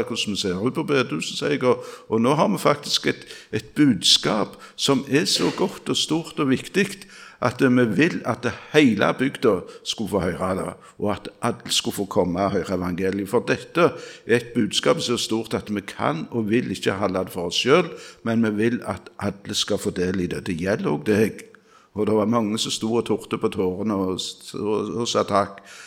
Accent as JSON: {"language": "Norwegian", "town": "Randaberg", "region": "Rogaland", "country": "Norway", "tie": "born or raised there", "said": "hjemme på Randaberg i min ungdom."}